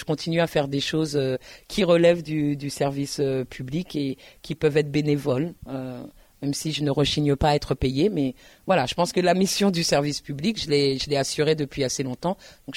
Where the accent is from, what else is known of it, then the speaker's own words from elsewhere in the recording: France; oui, je suis française et je n'en ai absolument rien à faire